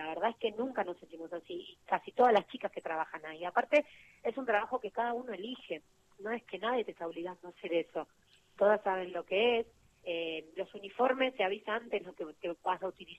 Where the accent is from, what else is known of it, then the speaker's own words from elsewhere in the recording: Villa Carlos Paz, Córdoba, Argentina; now in Buenos Aires, Argentina; mi mamá y mi hermana siguen viviendo allá. Yo vivo en Buenos Aires sola, pero ellos viven allá y me crié en Carlos Paz